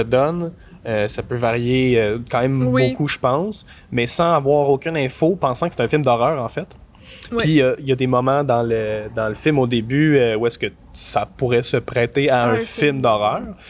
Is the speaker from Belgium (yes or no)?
no; Canada; On est canadien, fuck it. On fait un film canadien